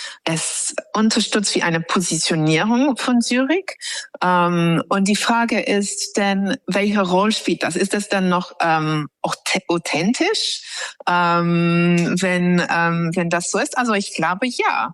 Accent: England, United Kingdom; German is a second language; Bei mir, also ich komme aus England und da haben wir eine ganz spannende Rituell.

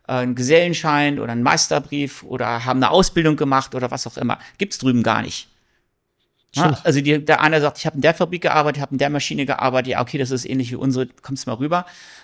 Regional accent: Pattensen, Lower Saxony, Germany; Wir kommen alle aus Pattensen.

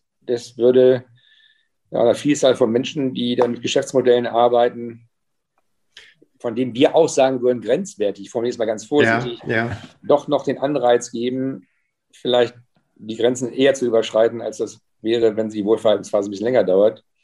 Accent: West Germany, Germany; Gut, Sie wissen, ich komme aus dem Westen.

